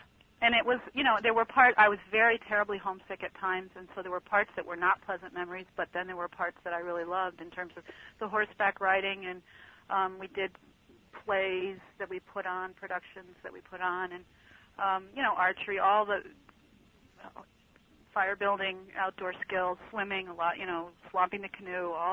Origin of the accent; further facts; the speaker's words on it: New York, United States; I grew up near New York City, and I went up there a couple of summers, and they had horses.